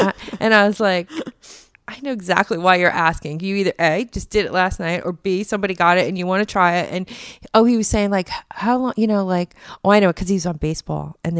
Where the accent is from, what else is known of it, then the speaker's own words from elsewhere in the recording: Dumont, New Jersey, United States; No, I grew up in Bergen County.